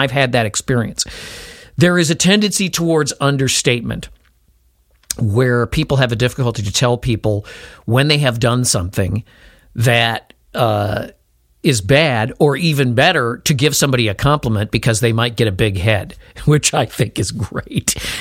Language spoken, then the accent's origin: English; Chicago, Illinois, United States; I worked in New York City, I came from Chicago.